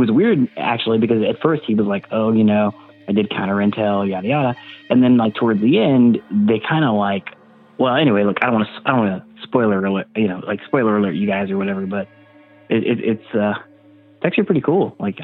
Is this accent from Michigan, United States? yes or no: no; Texas, United States; I'm from Texas.